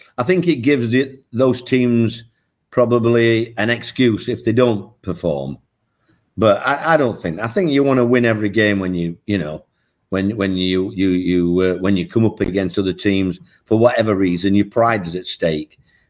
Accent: Yorkshire and the Humber, United Kingdom; accent: Yorkshire; They take the mickey out of my Yorkshire accent, but I get my own back.

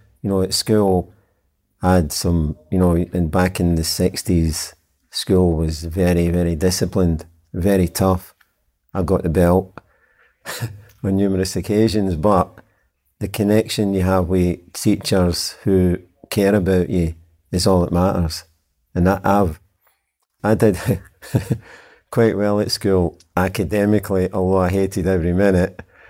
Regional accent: Glasgow, Scotland, United Kingdom; I'm from Glasgow.

